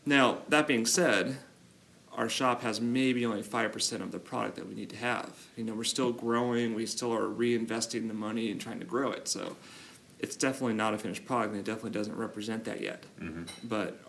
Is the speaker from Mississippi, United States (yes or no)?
no; Los Angeles, California, United States; now in San Diego, United States; I grew up in Los Angeles.